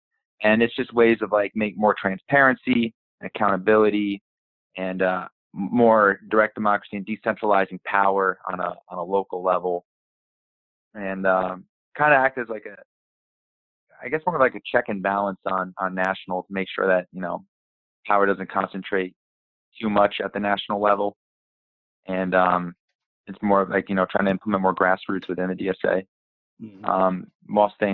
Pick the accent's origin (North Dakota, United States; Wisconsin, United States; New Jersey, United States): New Jersey, United States; So I am back in my home state, you know, the Garden State of New Jersey.